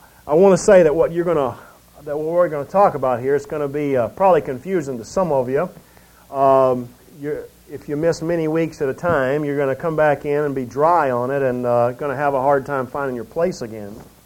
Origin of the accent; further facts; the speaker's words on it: Southern United States, United States; I come from the South, you know, and I don't know, we weren't horribly, affectionate that way